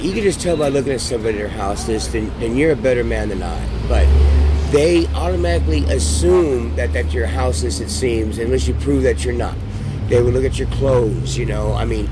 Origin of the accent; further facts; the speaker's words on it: San Francisco, California, United States; I am from California. San Francisco.